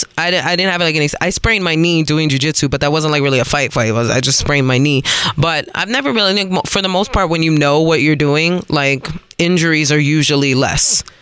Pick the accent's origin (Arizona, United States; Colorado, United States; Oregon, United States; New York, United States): New York, United States; New York City; I'm born and raised. I'm born and raised in South Bronx.